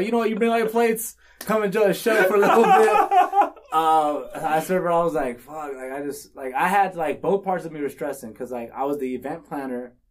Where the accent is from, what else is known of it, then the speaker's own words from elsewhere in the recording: Albuquerque, New Mexico, United States; I'm from Albuquerque, so so I went from Albuquerque to San Antonio, and I was in San Antonio for about 3 years.